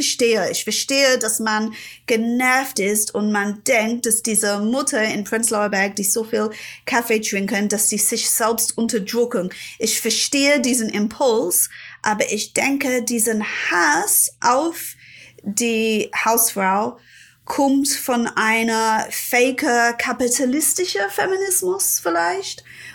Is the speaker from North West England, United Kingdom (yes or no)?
no; Ilford, London, United Kingdom; Ich komme nicht wirklich aus London. Ich komme aus Ilford. Das ist so Spandau-mäßig.